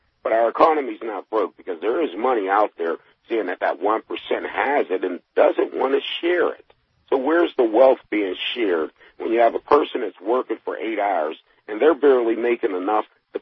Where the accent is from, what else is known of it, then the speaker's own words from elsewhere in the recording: Pittsburgh, Pennsylvania, United States; Remember at one time, even when I grew up in Pittsburgh on the south side, I remembered how they used to dig up the streets to put the new pipes in.